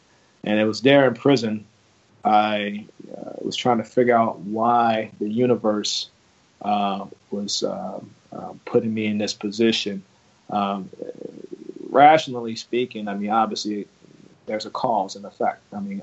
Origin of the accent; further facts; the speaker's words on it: Chicago, Illinois, United States; And even I was one of the kids growing up in Chicago.